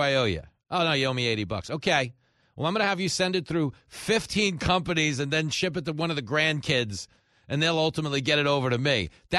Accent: Levittown, New York, United States; I grew up in Levittown around a bunch of old men

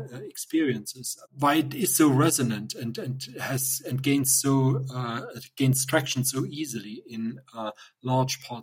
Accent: eastern Germany, Germany; I grew up in East Germany, so I have a reasonably good understanding of how all of this worked prior to 1989

